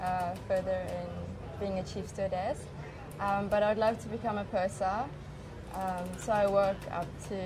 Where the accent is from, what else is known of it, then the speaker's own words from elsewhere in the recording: South Africa; I'm from South Africa. I'm 20 years old.